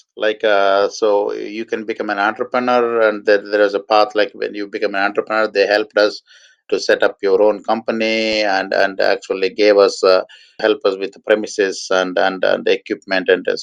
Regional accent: Ongole, Andhra Pradesh, India; it is to my hometown in Ongole

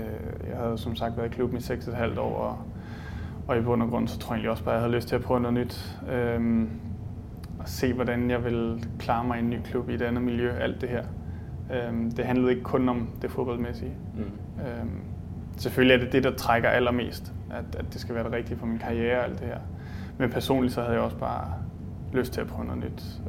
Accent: Helsingør, Capital Region of Denmark, Denmark; der, hvor jeg voksede op som barn i Helsingør

